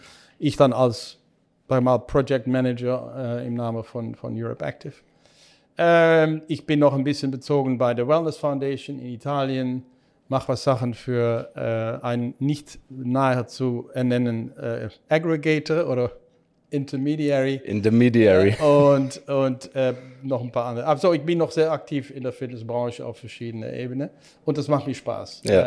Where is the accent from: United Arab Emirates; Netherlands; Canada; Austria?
Netherlands; accent: Dutch; German is a second language; moved away as an adult; also born or lived in Chicago; ich bin Holländer, alle hören können wahrscheinlich an meinem Akzent.